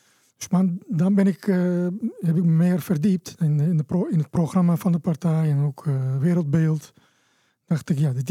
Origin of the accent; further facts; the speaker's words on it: Istanbul, Turkey; Dutch is a second language; moved away as an adult; also born or lived in Eindhoven / Haarlem; now in Netherlands; Ik ben geboren en opgegroeid in Istanbul eigenlijk. En ik kwam in 2004 naar Nederland in mijn eentje om een studie te volgen